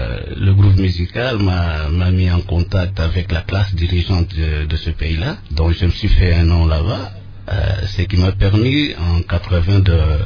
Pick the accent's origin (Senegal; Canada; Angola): Angola; moved away as an adult; Moi, j'ai quitté l'Angola pour aller faire des enregistrements. Parce qu'en Angola, à ce moment-là, il n'y avait pas des studios d'enregistrement.